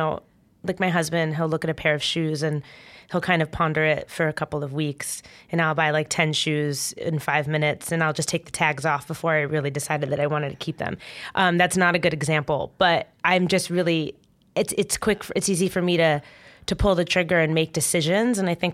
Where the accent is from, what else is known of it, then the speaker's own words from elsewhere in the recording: New Jersey, United States; now in New York City, United States; So I grew up in Jersey. I've lived in New York City for over 12 years now.